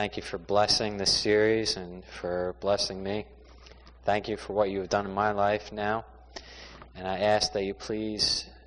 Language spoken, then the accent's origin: English; New Jersey, United States; also born or lived in Staten Island, New York; I was born in Staten Island, New York, 1984, where I started growing up. That's where my parents are from as well. And they moved down to New Jersey, where I grew up the rest of my life up until now.